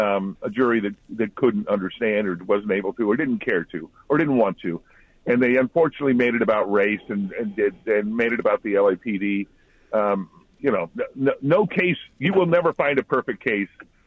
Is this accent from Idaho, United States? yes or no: no; East Los Angeles, California, United States; part of that's growing up in Southern California, because I grew up in a multiracial community where we didn't feel that. We didn't have that. At least I didn't. I didn't feel it. We grew up, you know, it's East L.A.